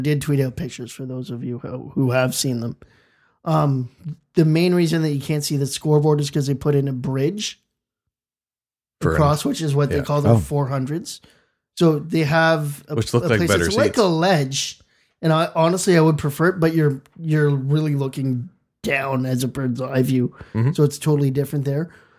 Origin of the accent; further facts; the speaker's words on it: Ottawa, Ontario, Canada; I told him off the bat, like, listen, I'm from Ottawa.